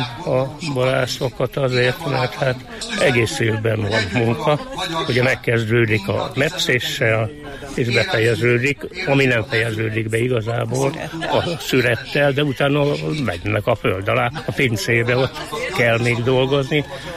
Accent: Szabolcs-Szatmár-Bereg, Hungary; Otthon Szabolcsban állunk, az almabor az folyamatosan

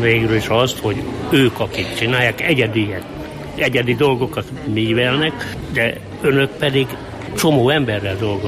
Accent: Mezőkövesd, Borsod-Abaúj-Zemplén, Hungary; Ide valósi vagyok, hogy nagyon jól tudom, hogy milyen.

